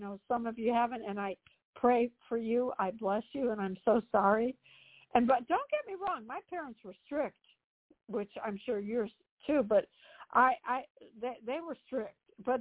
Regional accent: Chicago, Illinois, United States; They'd all be watching. I grew up in Chicago. They'd be watching the Bears, the Cubs.

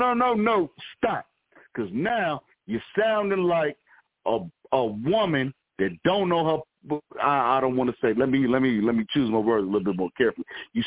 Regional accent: Chicago, Illinois, United States; And I'm from Chicago originally.

